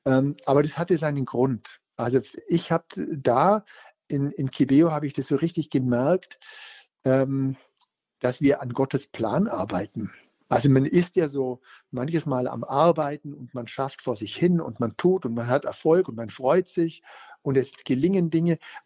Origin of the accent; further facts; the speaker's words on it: Germany; Aber als Deutsche sind wir dort sehr gerne gesehen.